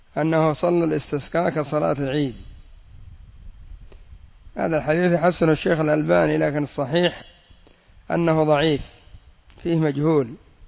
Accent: Yemen; الجنبية عندنا في اليمن ليست بسلاح في الغالب

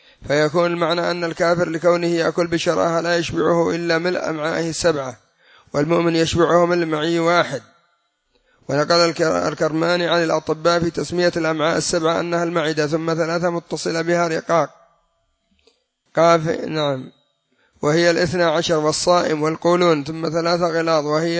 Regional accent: Yemen; والمثل عندنا في اليمن يقول من تراخصت شركة ابتلاها الله بالمرق

